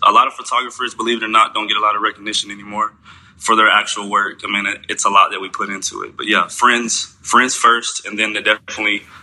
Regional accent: Knoxville, Tennessee, United States; born there; So I was born in Knoxville, Tennessee.

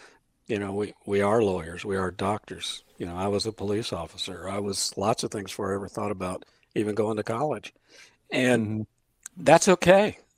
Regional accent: Dayton, Ohio, United States; I'm from Dayton. So, Kimberly, I don't know where you're from. You know, I want to put in there what town you hail from. But, no, I'm born and raised in Dayton.

